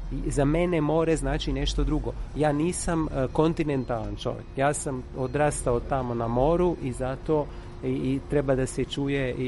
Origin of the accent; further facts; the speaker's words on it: Italy; first language sr; ono što mene muči je neko djetinjstvo koje sam proveo u Italiji. Moj jezik je srpski.